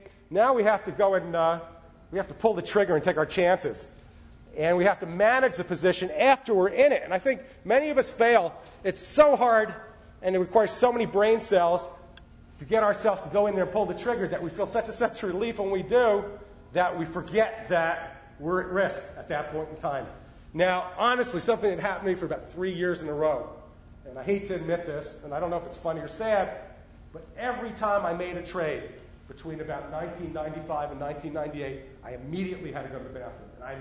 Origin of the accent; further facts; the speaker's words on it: Littleton, Colorado, United States; I'm from Littleton, Colorado.